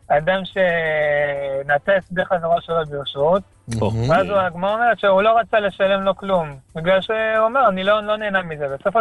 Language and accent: Hebrew; Jerusalem, Jerusalem District, Israel